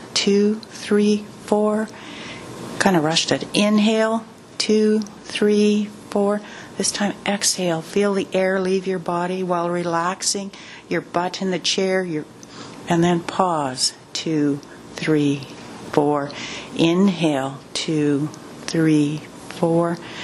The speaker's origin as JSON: {"language": "English", "town": "St. Albert", "region": "Alberta", "country": "Canada", "said": "I'm from St. Albert, Alberta, Canada, for those of you who are aware of where that is."}